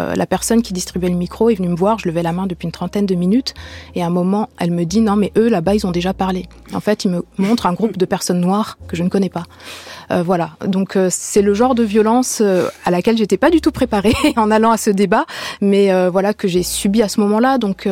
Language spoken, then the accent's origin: French; France; born there; je suis née en France